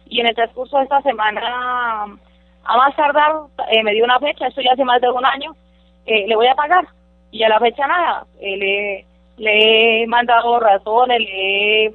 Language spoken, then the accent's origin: Spanish; Villanueva, Spain; pedirle disculpas a mi pueblo de Villanueva